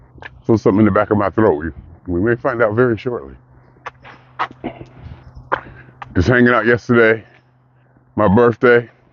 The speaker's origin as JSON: {"language": "English", "town": "Youngstown", "region": "Ohio", "country": "United States", "tie": "born or raised there", "said": "the town I grew up in, my hometown, Youngstown, Ohio, staying with my daughter, hanging with my granddaughter, experiencing family, friends, and food."}